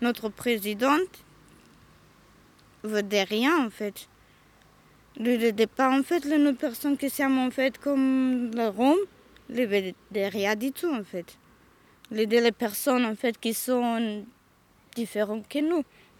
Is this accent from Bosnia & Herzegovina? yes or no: yes; Bosnia & Herzegovina; now in France; Alors moi, je viens en fait de la Bosnie. Mm-hmm. Bosnie, Serbie, c'est juste au côté là-bas en fait.